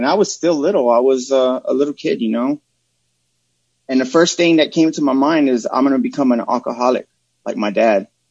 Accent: Texas, United States; I grew up in Santa Rita Courts, Charmers Courts, projects. I was very poor as a kid.

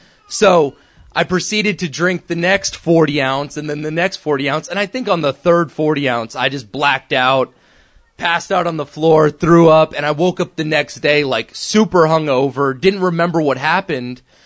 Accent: Austin, Texas, United States; Growing up in Austin, Texas, you know, I started to really notice my disease of addiction way before I drank.

